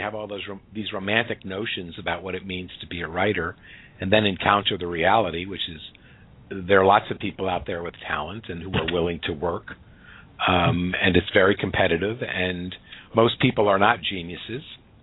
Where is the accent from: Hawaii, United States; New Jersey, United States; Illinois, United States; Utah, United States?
New Jersey, United States; I was born in New Jersey, and I grew up there.